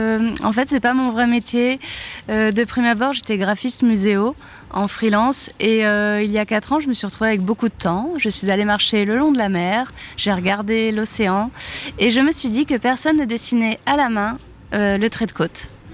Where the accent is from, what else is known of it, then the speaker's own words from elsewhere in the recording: Normandy, France; Je suis même pas bretonne, hein, je suis normande.